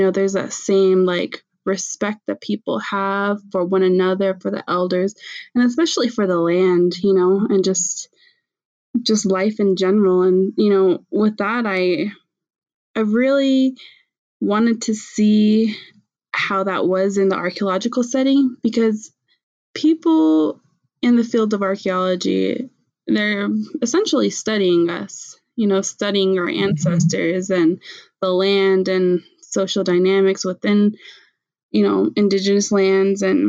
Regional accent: Tohatchi, New Mexico, United States; I grew up on the Navajo Reservation in Dohatchi, New Mexico, and, you know, I wasn't really aware of the fact that I was Navajo.

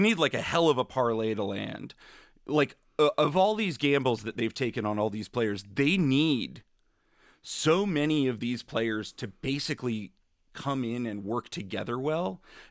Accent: Portland, Oregon, United States; I mean, I grew up in Portland, which is a big market team in the NWSL and a small market team in other sports.

